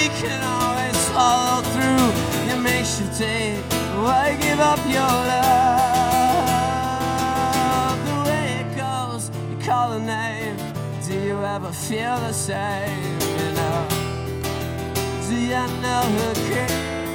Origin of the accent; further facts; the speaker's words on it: Blacksburg, Virginia, United States; I'm originally from Blacksburg, Virgini